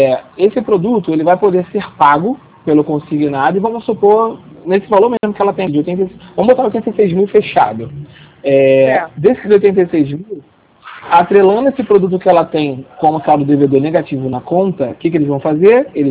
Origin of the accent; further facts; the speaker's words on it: Rio de Janeiro, Brazil; É do Rio mesmo, sou do Rio.